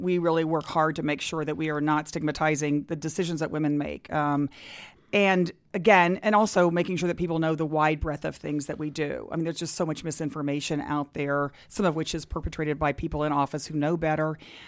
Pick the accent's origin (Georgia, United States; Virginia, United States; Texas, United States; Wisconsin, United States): Texas, United States; my home state of Texas